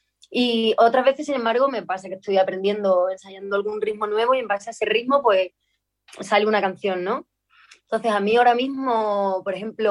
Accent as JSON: {"language": "Spanish", "town": "Jerez de la Frontera", "region": "Andalusia", "country": "Spain", "said": "un concurso que gané en Jerez, en mi tierra"}